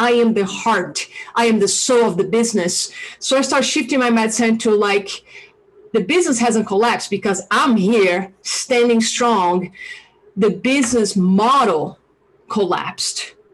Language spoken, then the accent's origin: English; Brazil; English is a second language; moved away as an adult; now in Boulder, United States; I'm originally from Brazil. And I've been living in the United States, Boulder, Colorado, for like 20 years now. And I've been in the United States for over 25 years. And the accent is still here and always will be here.